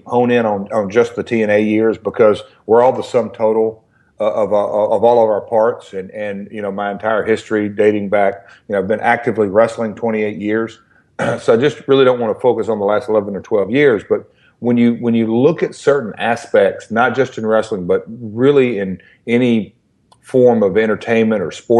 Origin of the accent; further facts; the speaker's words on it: Nashville, Tennessee, United States; I'm from Nashville. Obviously, the music business is enormous here